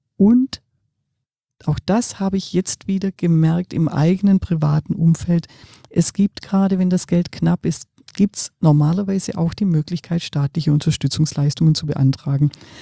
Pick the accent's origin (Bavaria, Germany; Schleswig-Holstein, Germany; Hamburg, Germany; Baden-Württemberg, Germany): Baden-Württemberg, Germany; ich bin ja Schwäbin